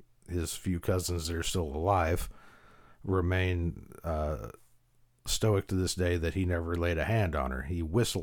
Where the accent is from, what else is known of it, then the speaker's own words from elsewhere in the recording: Chicago, Illinois, United States; my father also used to take train trips from Chicago, where I was, my hometown, to see his family in rural Middle Tennessee.